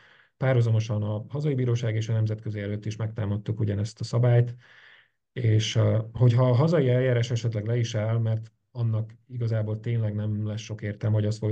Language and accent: Hungarian; Slovakia; Ezt a szlovákiai magyarként, ezt én úgy érzem